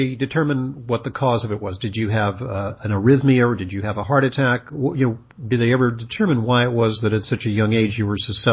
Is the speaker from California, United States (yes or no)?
yes; Santa Monica, California, United States; Okay, funny, because I'm actually from that neck of the woods. I'm from Santa Monica, California, so we were near neighbors.